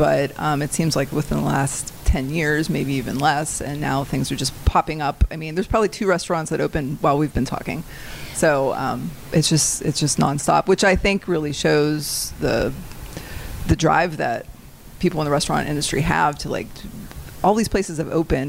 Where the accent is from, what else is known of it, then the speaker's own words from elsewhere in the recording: Cranberry, Pennsylvania, United States; I was born at Allegheny General Hospital on the north side.